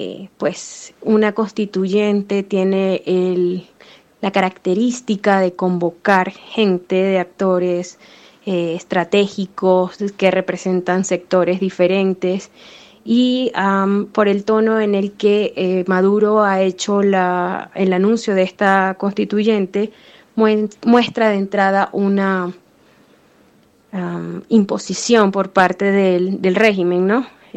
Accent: Venezuela; now in Colombia; como venezolana en Colombia

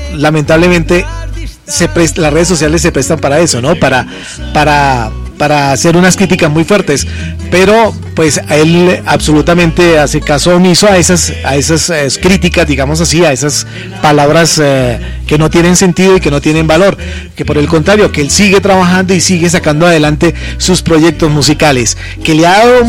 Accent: Pereira, Risaralda, Colombia; En mi campo sigo cultivando, aquí en mi tierra natal, en Pereira

